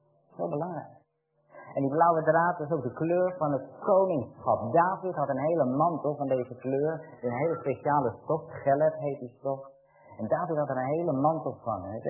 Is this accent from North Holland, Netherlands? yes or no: yes; Haarlem, North Holland, Netherlands; Ik kom uit Haarlem vandaan.